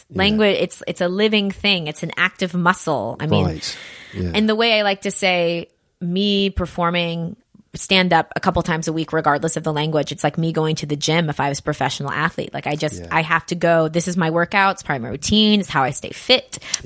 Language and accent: English; United States; I talk about my accent, how I speak French, that I'm American, blah, blah, blah.